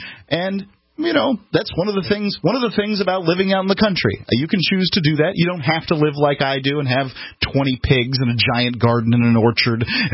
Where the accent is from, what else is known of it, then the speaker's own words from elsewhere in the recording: Florida, United States; You know, I'm from Florida, too.